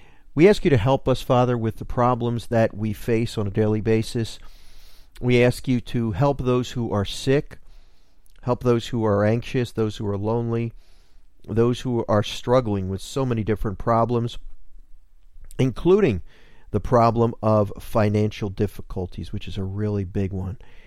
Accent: Pennsylvania, United States; I will be speaking in the Philadelphia area, actually not too far from my hometown, at 7 p.m. at St. Bede the Venerable Parish in Holland, PA.

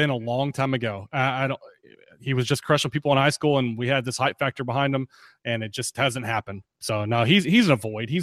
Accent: Texas, United States; I'm from North Texas, and Malcolm Brown was a big deal in high school

